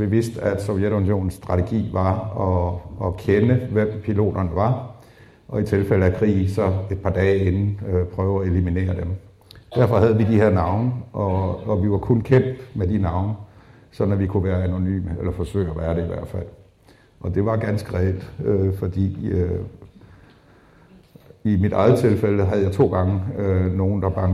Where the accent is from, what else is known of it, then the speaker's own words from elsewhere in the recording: Esbjerg, Region of Southern Denmark, Denmark; Jeg er født og opvokset i Esbjerg, så ikke så langt herfra.